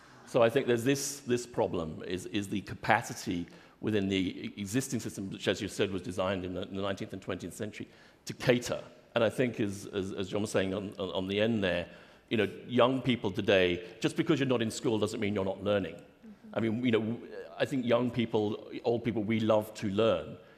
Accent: United Kingdom; Obviously, I refer to that because I'm British

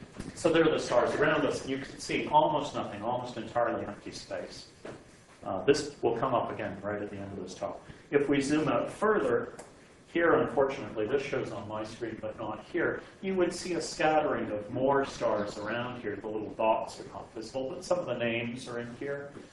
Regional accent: Canada; for many years was our main optical telescope as Canadian astronomers

